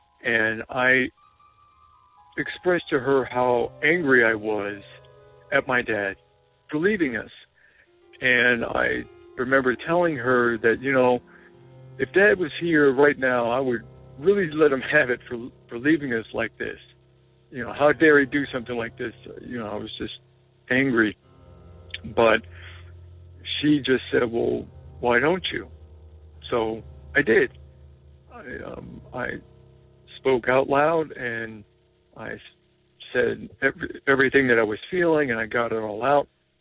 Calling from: New Jersey, United States; I'm calling from New Jersey.

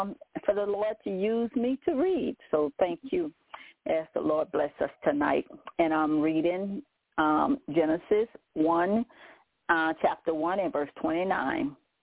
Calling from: Baton Rouge, Louisiana, United States; I'm calling from Baton Rouge, Louisiana.

